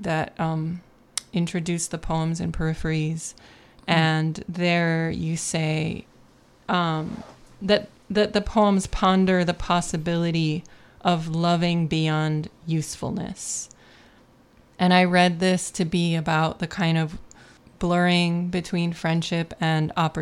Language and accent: English; Buffalo, New York, United States; And for me, growing up in Buffalo, so I have this background of like the smaller city art scene